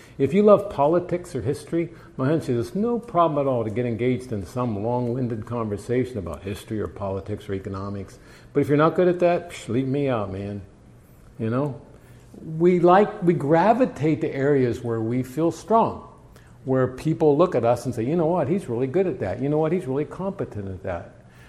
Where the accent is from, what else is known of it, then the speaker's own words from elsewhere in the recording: Pittsburgh, Pennsylvania, United States; now in Indiana, United States; You know, I grew up in Steeler country. Pittsburgh doesn't have a basketball team, but they have a football team.